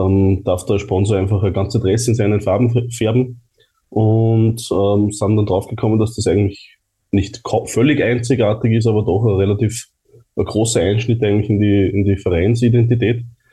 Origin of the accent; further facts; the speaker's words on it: Linz, Upper Austria, Austria; in Linz geboren und aufgewachsen. Schon immer LASK-Fan gewesen, 28 Jahre bin ich jetzt alt.